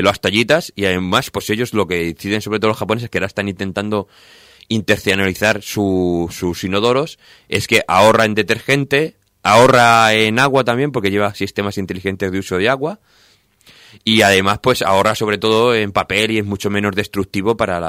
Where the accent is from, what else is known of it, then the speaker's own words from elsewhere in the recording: Cuenca, Castilla-La Mancha, Spain; yo soy de Cuenca, soy de una parte cercana al Albacete